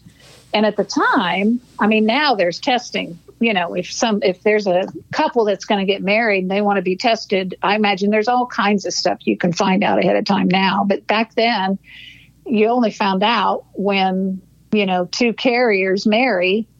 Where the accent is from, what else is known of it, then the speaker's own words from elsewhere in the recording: Columbus, Ohio, United States; now in Anderson, United States; So, of course, Randy was from Anderson, born and raised in Anderson, and I was Columbus, Ohio. So it's just about 3 hours apart.